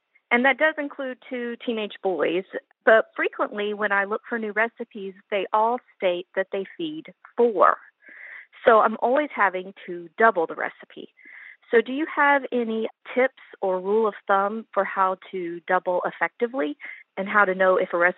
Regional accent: Houston, Texas, United States; I'm from Houston, Texas.

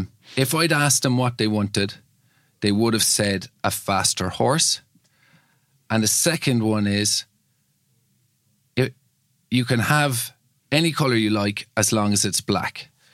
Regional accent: Cork, Munster, Ireland; You know, I'm from Cork.

